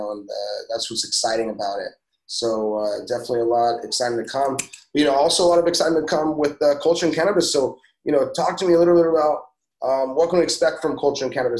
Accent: Oklahoma, United States; I've been smoking weed, and I'm up from Oklahoma, you know what I mean?

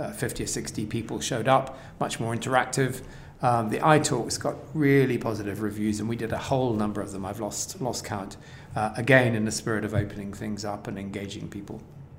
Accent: United Kingdom; I'm British

